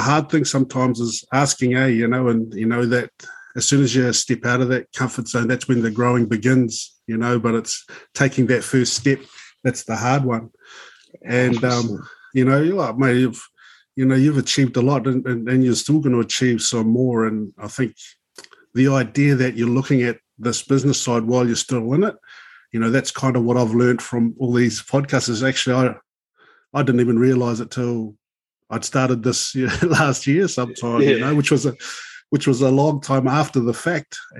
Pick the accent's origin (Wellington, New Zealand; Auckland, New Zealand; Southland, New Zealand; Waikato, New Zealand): Wellington, New Zealand; I'm a Wellingtonian